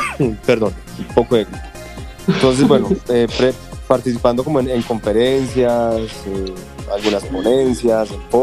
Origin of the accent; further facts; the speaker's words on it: Manizales, Caldas, Colombia; now in Bogotá, Colombia; tengo 37 años, soy de Manizales, vivo en Bogotá hace 20 años, un poco más de 20 años.